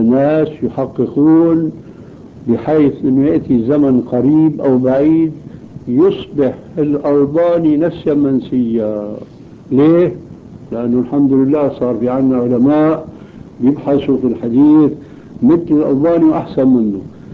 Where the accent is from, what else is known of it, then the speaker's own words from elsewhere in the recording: Syria; ومثل ما قيل عنا في الشام كل ديك على مزبلته صياح